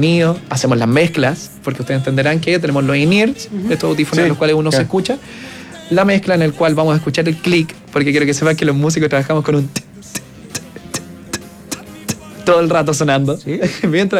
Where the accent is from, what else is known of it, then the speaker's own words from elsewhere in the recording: Chile; recuerden que somos chilenos